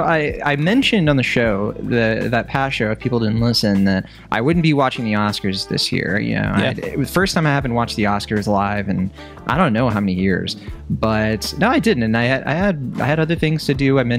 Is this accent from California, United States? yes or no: yes; California, United States; Well, first of all … from the San Francisco Bay Area, film editor for YoungFolks.com